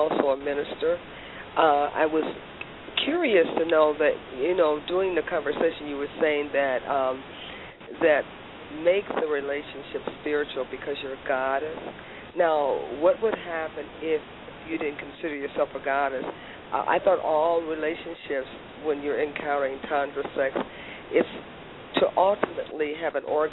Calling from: Miraville, Indiana, United States; I'm calling from Miraville, Indiana

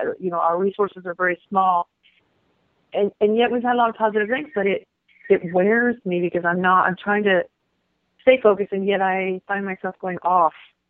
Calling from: Moody, Texas, United States; I am calling from a small town right outside of Waco, Texas, called Moody, Texas.

